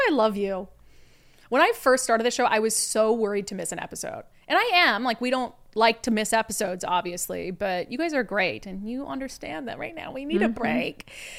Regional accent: Minnesota, United States; accent: Minnesota; Although when I go to Minnesota, my Minnesota accent comes back thick, but that's my genuine accent.

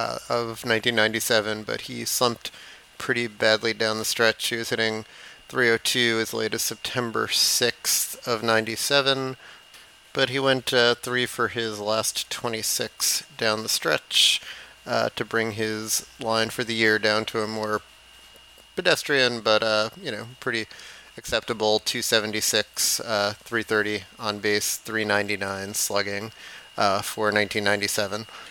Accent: Bronx, New York, United States; I grew up in the Bronx and was a Met fan because New York, what the hell?

